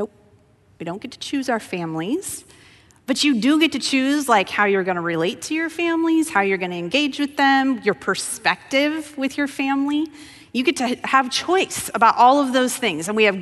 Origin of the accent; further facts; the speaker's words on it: Wyoming, United States; also born or lived in Colorado; I went to high school in Colorado. I grew up in Wyoming. And I chose a college in Oregon, much to my parents' chagrin.